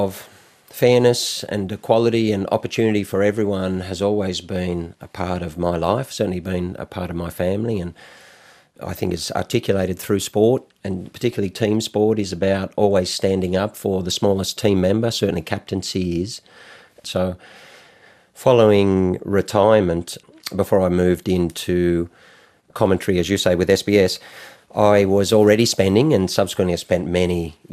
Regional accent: Lismore, New South Wales, Australia; I come from Lismore in country northern New South Wales, and, you know, not tremendous means.

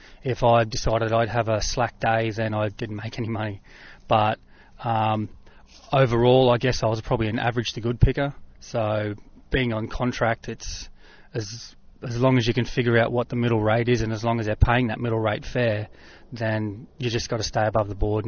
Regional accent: Australia; just being an Australian

